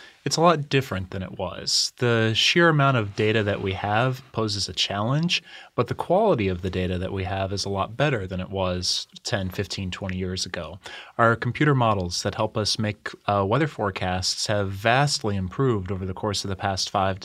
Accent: Florida, United States; moved away as an adult; also born or lived in Colorado; now in Milwaukee, United States; So I grew up in Florida from the age of 8 all the way through college. And when I first moved out of there, it was to Colorado

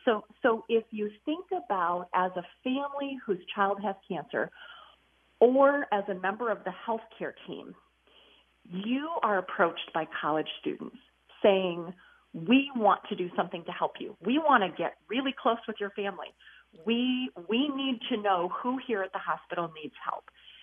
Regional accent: Garner, Iowa, United States; So I'm from North Central Iowa, Garner, Iowa.

